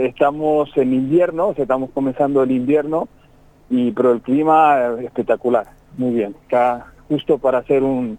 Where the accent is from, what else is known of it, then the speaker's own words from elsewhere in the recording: Fernández, Santiago del Estero, Argentina; also born or lived in Córdoba; los mejores y más lindos recuerdos que tengo en mi vida es de mi niñez, ahí, claro, en Santiago del Estero, en Fernández, exactamente. Y después ya me tuve que ir a los últimos años de la primaria, ya me tuve que ir a la capital de Santiago, y la secundaria ya me fui a Córdoba a estudiar